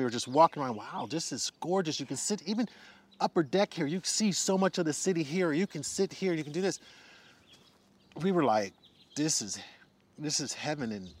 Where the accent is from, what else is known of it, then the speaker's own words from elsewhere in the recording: California, United States; I grew up in the Bay Area.